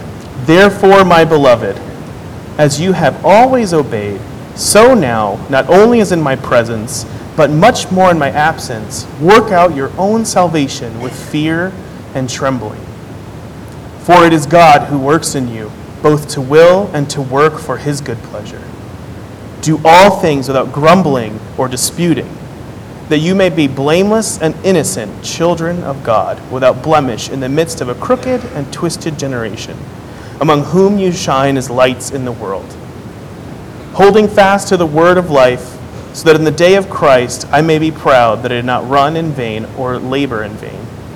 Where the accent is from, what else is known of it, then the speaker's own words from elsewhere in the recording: Chicago, Illinois, United States; my wife and I come from Chicago, Illinois. I actually grew up here.